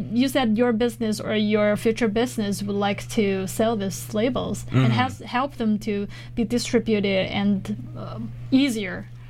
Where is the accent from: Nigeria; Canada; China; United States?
China; because I'm from China, and I constantly watching news and browsing social media, see what's going on there.